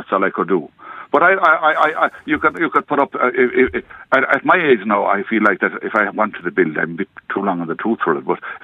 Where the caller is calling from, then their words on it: Kinvara, County Galway, Ireland; I'm calling from near Kinvara in County Galway.